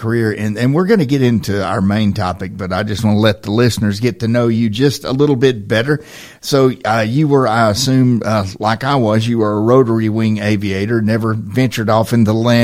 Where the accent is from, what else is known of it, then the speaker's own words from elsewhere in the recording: Lawrenceburg, Tennessee, United States; I know that worked on a phone when I grew up in Lawrenceburg, Tennessee